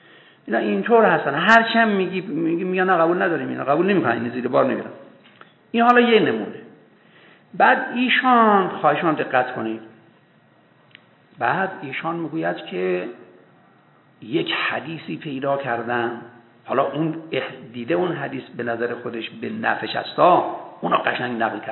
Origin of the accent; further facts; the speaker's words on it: Iran; طبیعی خب من ایرانی هستم دیگه معلومه